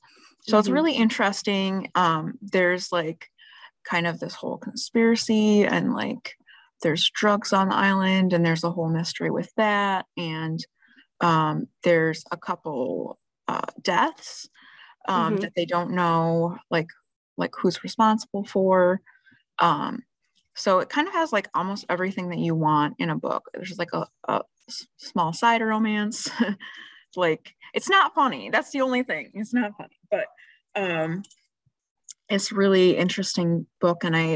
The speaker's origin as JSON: {"language": "English", "region": "Midwest", "country": "United States", "accent": "Midwestern", "said": "I think I'm like pretty poor with accents, so I would have to pretty much use my Midwestern accent and read titles."}